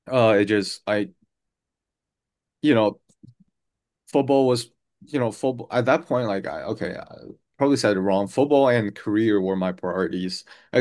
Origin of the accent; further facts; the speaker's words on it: China; just the fact that I grew up in China, the way, I guess, they talk